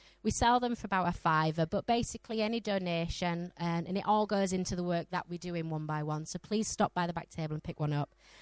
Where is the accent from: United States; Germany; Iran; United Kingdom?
United Kingdom; Yorkshire and the Humber; And I'm from Yorkshire, and I definitely love a bargain.